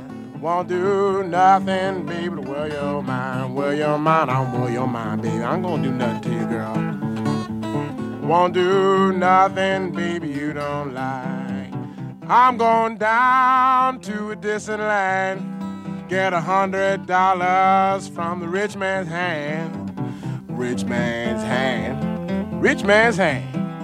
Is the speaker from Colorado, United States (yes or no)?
yes; Denver, Colorado, United States; Well, yeah, usually the perception is that I'm from the South, although I was born in the West, and my family is all from the South. I mean, my roots aren't in the West, they're all in the South, but I was raised out West.